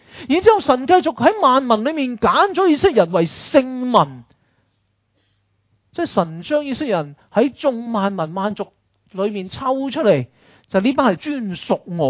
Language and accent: Cantonese; China; 我哋中国人话话牛肉毒㗎嘛